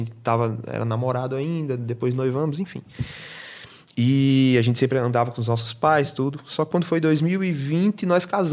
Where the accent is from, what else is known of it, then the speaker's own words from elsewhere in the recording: Natal, Rio Grande do Norte, Brazil; Nós somos de Natal, Rio Grande do Norte.